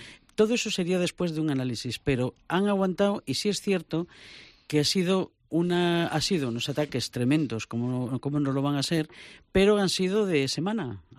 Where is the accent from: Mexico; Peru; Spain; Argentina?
Spain; como soy española